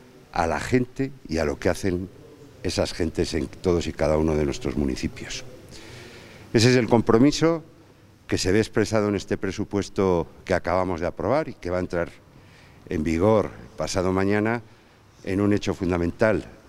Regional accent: Zamora, Castile and León, Spain; Estamos acabando el año y yo quería acabarlo en mi tierra. Quería acabarlo en Zamora

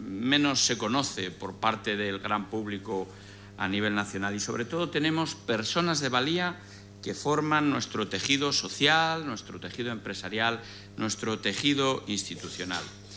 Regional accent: Castile and León, Spain; algunas claves que hacen de mi tierra, de nuestra tierra, de Castilla y León, una realidad pujante

